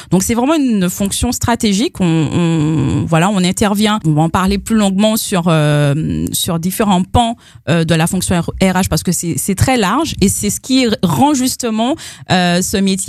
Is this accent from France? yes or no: yes; Martinique, France; je suis une Martiniquaise vraiment ancrée à mon territoire.